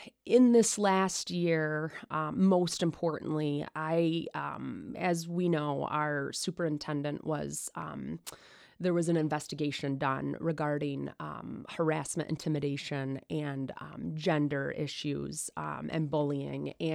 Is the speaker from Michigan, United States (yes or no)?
yes; Traverse City, Michigan, United States; I'm born and raised in Traverse City. My mom is also from here and my grandparents are from here.